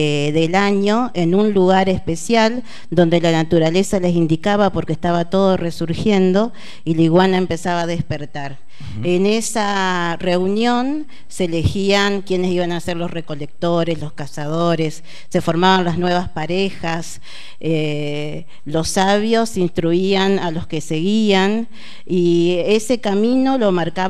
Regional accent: San Javier, Argentina; sí, somos de San Javier.

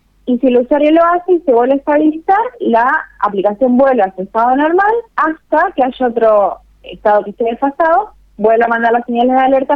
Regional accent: Santa Fe, Argentina; Somos dos de Santa Fe, pero hay dos integrantes más.

